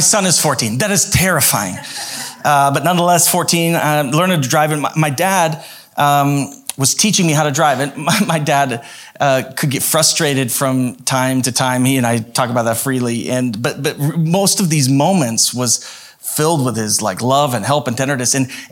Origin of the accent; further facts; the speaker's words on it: Idaho, United States; And so and I grew up in Idaho, where at 14 there's needed help around the farms and the kind of outlying areas.